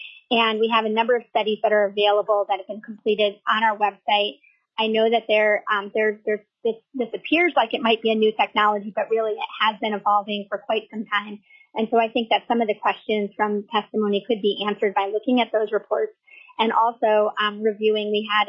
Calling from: Fairbanks, Alaska, United States; I'm calling in from Fairbanks.

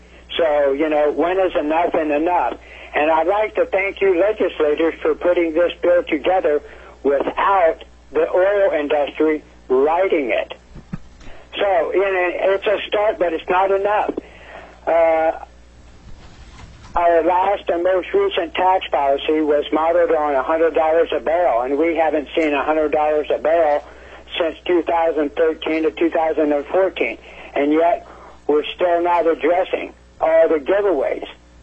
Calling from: Kasilof, Alaska, United States; I'm calling from Kasilak, Alaska.

